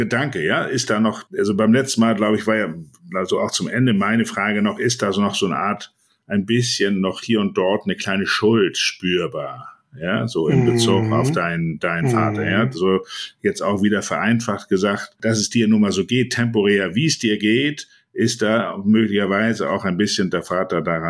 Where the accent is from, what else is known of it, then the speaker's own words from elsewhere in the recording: Hamburg, Germany; als Hamburger